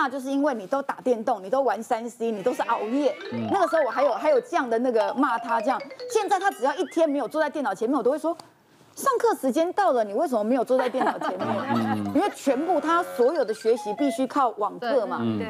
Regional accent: United States; 因为我就自己觉得我是美国人，所以我们家的全部都是走美式的饮食风格。

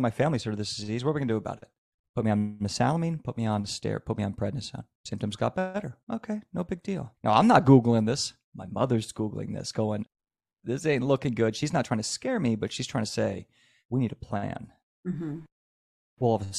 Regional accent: Virginia, United States; I just moved out there with no money, no friends, no connections. I'm from Virginia.

